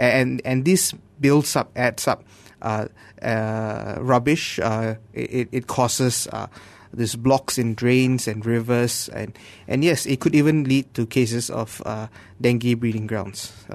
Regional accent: Malaysia; I think food waste is especially big amount of waste that we as a Malaysian society generate.

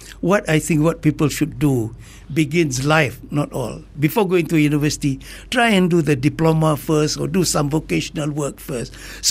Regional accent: Malaysia; as a Malaysian

